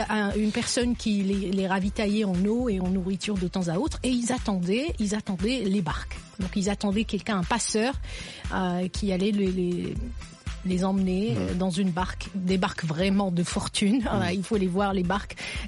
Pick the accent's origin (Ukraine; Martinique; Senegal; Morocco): Morocco; Je suis marocaine, donc je viens du Maroc